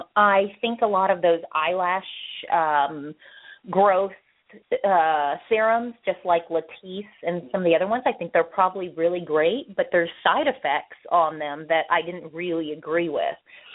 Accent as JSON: {"language": "English", "region": "Florida", "country": "United States", "said": "I'm from Florida."}